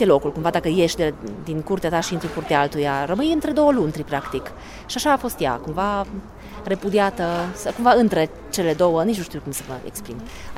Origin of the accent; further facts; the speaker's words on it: Transylvania, Romania; pentru că eu sunt ardeleancă